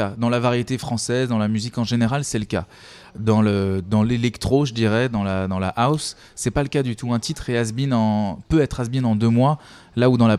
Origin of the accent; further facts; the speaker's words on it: Switzerland; Puis on est suisse, ouais.